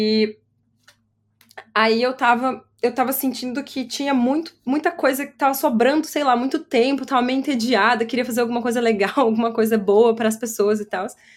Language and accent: Portuguese; Brazil; moved away; o jeito que eu cresci no Brasil, eu cresci muito aberta em relação a assuntos sobre os quais eu posso falar sabe?